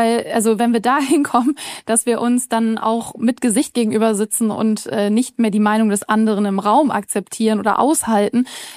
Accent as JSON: {"language": "German", "region": "Hamburg", "country": "Germany", "said": "Also ich bin Hamburgerin, die Hanseaten kriegen schon, finde ich, in der Kinderstube gesagt, so Understatement ist die Währung."}